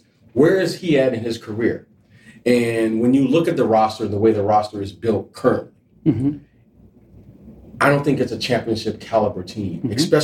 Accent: Chicago, Illinois, United States; You know, as an ex-player, you know, I grew up in Chicago.

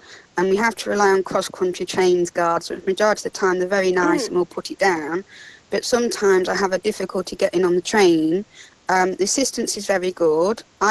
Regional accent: East Midlands, United Kingdom; Hello, I'm from Leicestershire. I actually live in a small village called Narborough.

